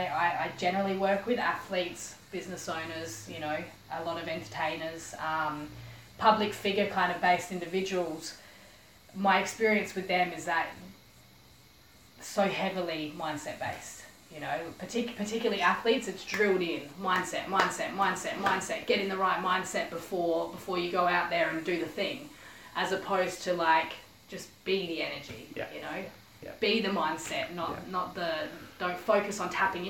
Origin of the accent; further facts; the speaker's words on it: Adelaide, South Australia, Australia; now in Gold Coast, Australia; I've just moved up to the Gold Coast recently. So a lot of my friends from my hometown, Adelaide, I guess, following the journey via social media.